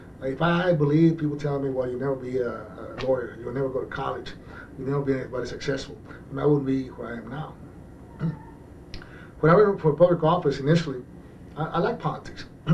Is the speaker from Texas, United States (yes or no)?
yes; Peñitas, Texas, United States; now in McAllen, United States; I come from Peñitas. That's part, the western part of the district where I was running. I graduated from high school in Mission, and I now live in McAllen